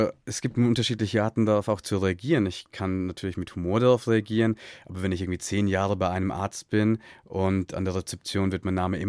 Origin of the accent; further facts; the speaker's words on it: Burgkunstadt, Bavaria, Germany; Ich bin in Oberfranken groß geworden, also zwischen Bamberg und Bayreuth, genau in der Mitte. Die Stadt heißt Burgkunststadt und dort habe ich bis zum Abitur gelebt. Also meine Familie ist 1984 in Berlin-Schönefeld gelandet.